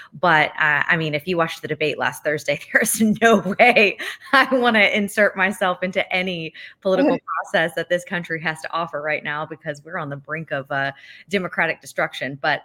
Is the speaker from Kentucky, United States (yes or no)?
yes; Kentucky, United States; So I knew that I wanted to be Miss Kentucky and compete and represent my home state at Miss America.